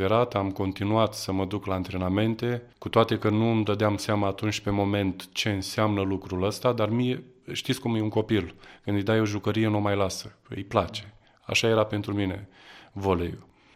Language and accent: Romanian; Galați, Galați County, Romania; sunt din Galați, sunt născut în Galați. Am crescut într-o familie, să spunem între ghilimele, ortodoxă, dar nepracticanți.